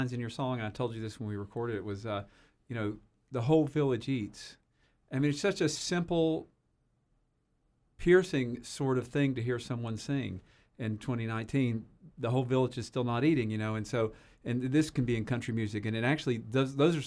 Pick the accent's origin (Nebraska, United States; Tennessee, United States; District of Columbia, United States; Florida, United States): Tennessee, United States; Knoxville; And I'd say, I'm from Tennessee, you know, Knoxville, Tennessee.